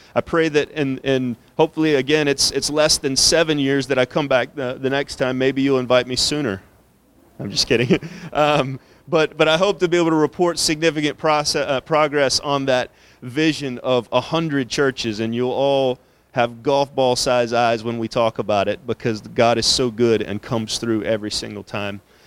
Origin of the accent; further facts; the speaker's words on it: South Carolina, United States; born there; I was born here in York County, and I have family actually who still live in Rock Hill and who are here today.